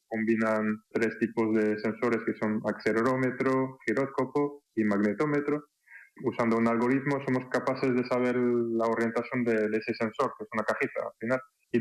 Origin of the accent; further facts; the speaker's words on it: France; Spanish is a second language; now in Spain; No, soy francés, perdón si voy a hablar en castellano. Me estoy adaptando al gallego, lo entiendo ahora